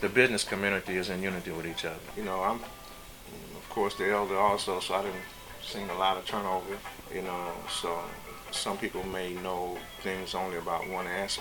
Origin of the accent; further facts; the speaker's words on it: Dallas, Texas, United States; now in Houston, United States; I'm originally from Dallas. I went to University of Houston and Texas Southern University, so that's how I end up making this my home. And I've been in this community about 35 years.